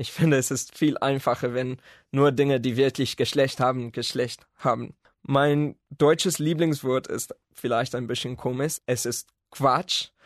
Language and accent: German; Stellenbosch, Western Cape, South Africa; German is a second language; ich komme aus Stellenbosch, Südafrika. Ich bin im Jahr 1990 geboren und ich habe Musik studiert in Südafrika.